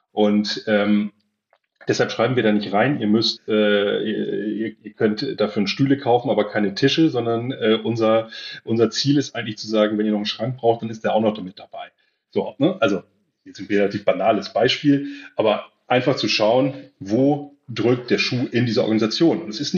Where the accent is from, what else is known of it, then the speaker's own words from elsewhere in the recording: Lower Saxony, Germany; ich komme aus der Nähe von Buxtehude ursprünglich.